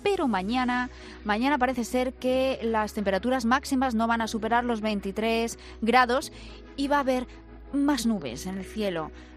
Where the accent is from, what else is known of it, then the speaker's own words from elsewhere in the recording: Madrid, Community of Madrid, Spain; ¿cómo somos los de Madrid? Que Madrid está compuesto por gente de muchos sitios